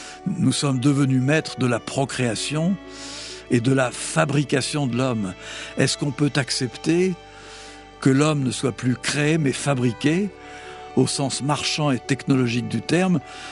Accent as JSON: {"language": "French", "country": "Algeria", "tie": "born there", "said": "J'ai été récemment à Oran, en Algérie, puisque je suis né en Algérie"}